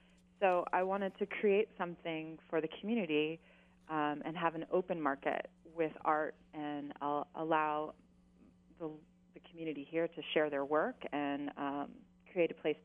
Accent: Louisiana, United States; moved away as an adult; also born or lived in New York City, United States; now in Kauai, United States; I did. I moved here from New York City. I grew up in Louisiana in a small town, and when I visited, I just fell in love with Kauai, and it reminded me of home

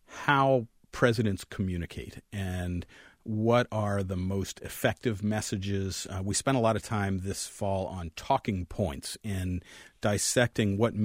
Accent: Phoenix, Arizona, United States; When I was in – when I was growing up in Phoenix

